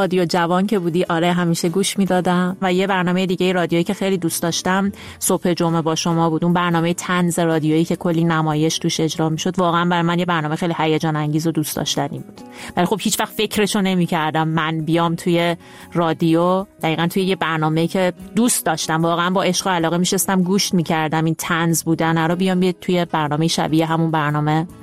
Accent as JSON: {"language": "Persian", "country": "Iran", "also_born_or_lived": "France", "moved": "as an adult", "lives_now": "Prague, Czechia", "said": "سال 2015 بودش که از ایران اومدم بیرون، رفتم فرانسه و اونجا دانشجو بودم. 4 سال توی فرانسه بودم"}